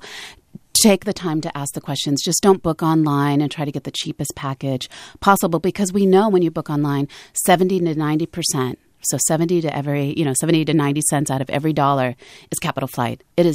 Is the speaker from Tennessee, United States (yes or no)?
no; Hawaii, United States; I'm actually from Oahu as well, from Hawaii